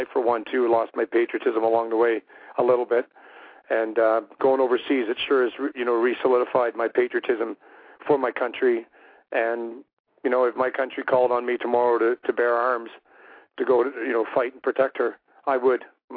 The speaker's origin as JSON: {"language": "English", "country": "Canada", "said": "even in my country now of Canada, my home country"}